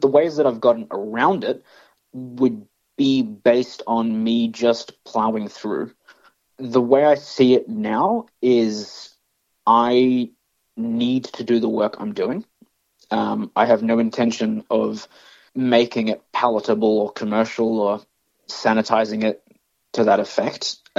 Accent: Australia; yes, I am Australian

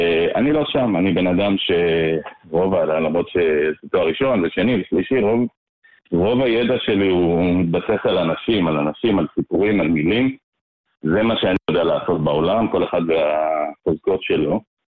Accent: Jerusalem, Jerusalem District, Israel; now in Ra'anana, Israel; אני ישראלי, מלידה, תושב רעננה, גדלתי בירושלים דווקא.

